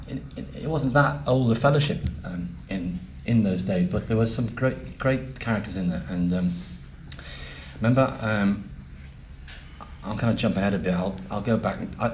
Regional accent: Liverpool, North West England, United Kingdom; born there; I was born in Liverpool in 1955, and my parents, I was an only child, which is weird because my big Liverpool Irish working class family.

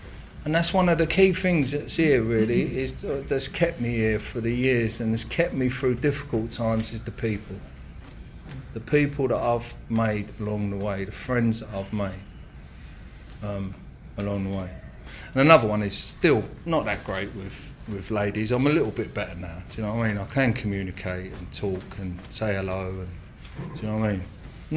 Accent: Islington, London, United Kingdom; You know, I grew up in Islington, loved football, obsessed with football as a kid, played football.

